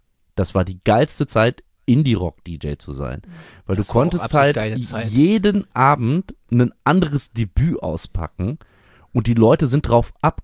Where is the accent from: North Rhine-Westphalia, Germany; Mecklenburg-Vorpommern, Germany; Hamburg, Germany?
North Rhine-Westphalia, Germany; Bünde